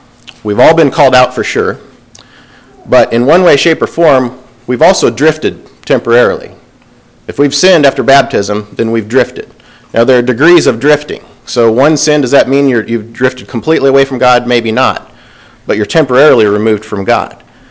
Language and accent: English; Iowa, United States; now in Kansas City, United States; So we're all transplants from Iowa through various means, and so glad to be here with you.